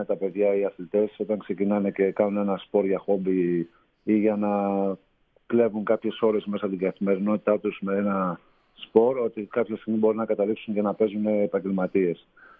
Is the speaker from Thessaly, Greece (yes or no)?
yes; Karditsa, Thessaly, Greece; Το κάνω αποκλειστικά για την πόλη μου και για αυτή την προσπάθεια που έκανα πέρυσι. Και γι' αυτό είναι ο λόγος που προσπαθώ και να τονίζω κάθε φορά που βρίσκομαι στην Καρδίτσα όπως τώρα